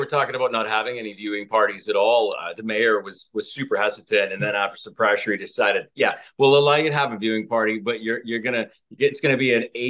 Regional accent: Edmonton, Alberta, Canada; growing up in Edmonton

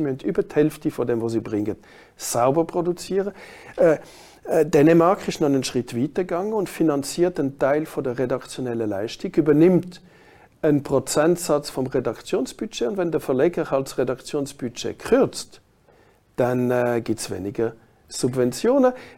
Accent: Fribourg, Switzerland; Darf ich das Beispiel von meiner Heimatstadt Freiburg anführen?

